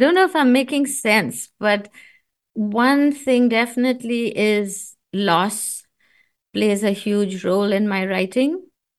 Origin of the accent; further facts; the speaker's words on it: India; especially for people like me growing up in India, these were Indian poets writing.